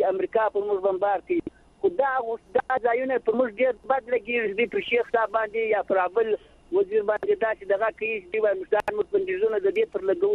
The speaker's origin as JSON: {"language": "Pashto", "region": "Zabul", "country": "Afghanistan", "said": "زه د زابل د ولایت ته تغرد ولسوالۍ … خبر در سره کوم"}